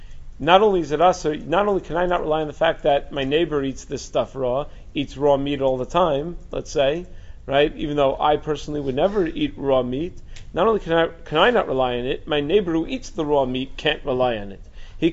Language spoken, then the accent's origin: English; New York, United States; Would my halacha change because I'm a New Yorker and I was raised in New York?